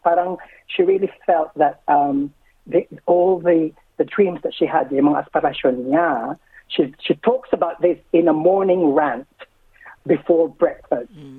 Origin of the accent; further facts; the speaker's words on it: Melbourne, Victoria, Australia; Even though I'm from Melbourne, yes, I'm going to Sydney Fringe.